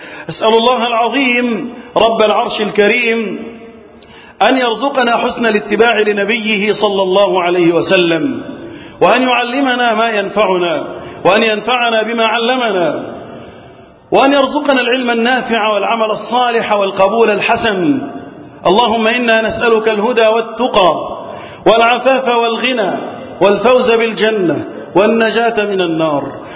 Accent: Egypt; اللهم احفظ بلدنا مصر وسائر بلاد المسلمين من الفتن.

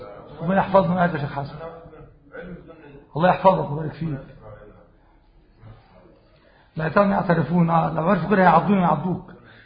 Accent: Egypt; ما إحنا مصريين،

